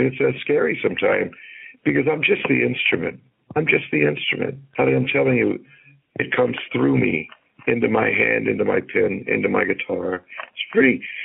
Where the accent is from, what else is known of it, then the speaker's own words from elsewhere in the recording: Tarpon Springs, Florida, United States; Basically, Tarpon Springs, with the Greek influence, was a great place to grow up. Plus, if we wanted a big town, we'd go shopping in Tampa, or we'd go hang out on Clearwater Beach and chase women, chase girls. It was just a great way to grow up.